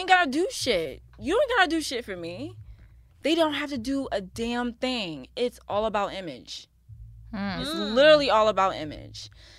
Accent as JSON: {"language": "English", "town": "Jacksonville", "region": "Florida", "country": "United States", "said": "being that I am from Jacksonville, like, I'm usually, like, I still got, like, a sore thumb."}